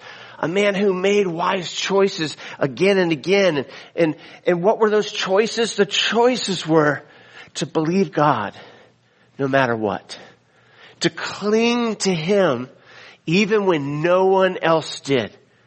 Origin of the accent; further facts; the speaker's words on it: Florida, United States; I'm from the South. And when I go home to Florida, I can't explain it. It's home.